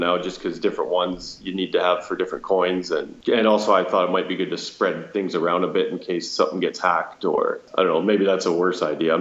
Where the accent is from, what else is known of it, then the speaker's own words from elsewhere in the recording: Ontario, Canada; I'm from Canada. Born, raised just a couple hours from Toronto. And I'm 41.